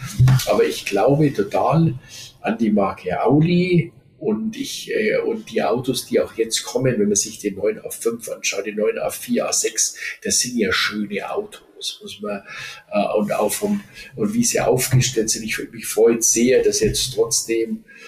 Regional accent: Ingolstadt, Bavaria, Germany; born there; ich bin 60 in Ingolstadt geboren. Ich habe dann noch, wir haben dann noch 3 Jahre oder 4 Jahre in Ingolstadt gelebt

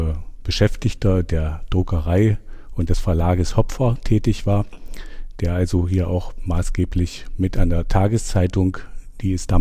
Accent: Burg, Saxony-Anhalt, Germany; Ich bin gebürtiger Burger.

